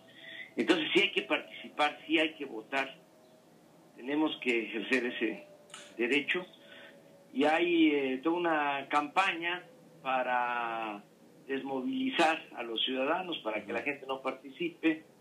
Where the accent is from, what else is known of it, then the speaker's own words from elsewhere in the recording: Villahermosa, Tabasco, Mexico; en mi tierra, en mi agua. Estamos llegando porque vamos a llevar a cabo un acto aquí en Villahermosa, en la Plaza de Armas.